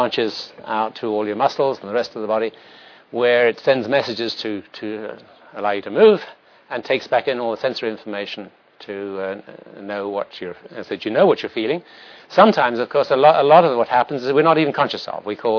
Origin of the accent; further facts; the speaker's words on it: United Kingdom; whenever I came over from Britain, and you can tell I come from Britain